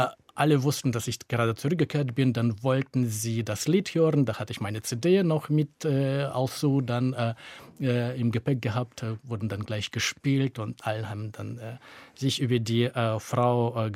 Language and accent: German; Russia; German is a second language; now in Germany; Klar, ich komme aus Russland, bin dort aufgewachsen, das hörst du vielleicht dann auch wie die anderen.